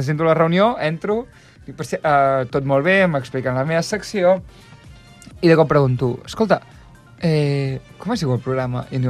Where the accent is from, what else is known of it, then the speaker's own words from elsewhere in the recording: China; jo soc xinès i no menjo mai ous banyats en orina de verge